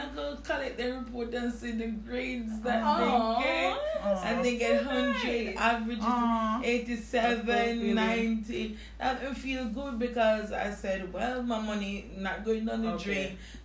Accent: Portland, Jamaica; I am from Portland

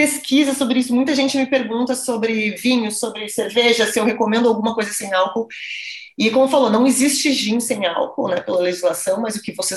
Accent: South Region, Brazil; now in São Paulo, Brazil; nossa, cada vez que alguém vier nos visitar aqui em São Paulo, porque a gente é do Sul

